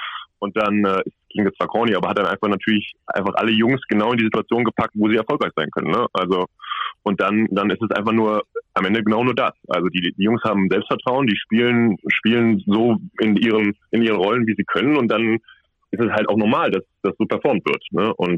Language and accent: German; Cologne, North Rhine-Westphalia, Germany; Also ich komme ja aus Köln und so eine Reha im familiären Umfeld ist natürlich irgendwie angenehmer.